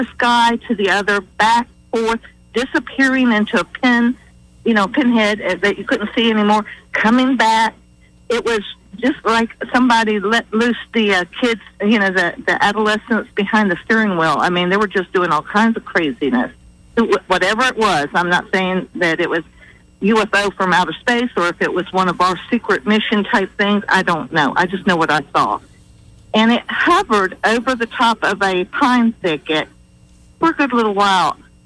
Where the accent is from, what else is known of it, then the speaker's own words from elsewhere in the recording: Florida, United States; I mean, I was born and raised in Florida. I'm fifth generation Floridian.